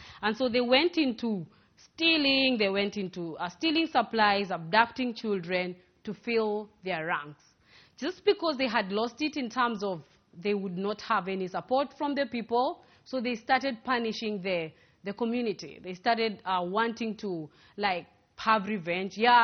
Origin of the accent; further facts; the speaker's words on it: Uganda; So if I come from Uganda, you cannot ask me about Ghana.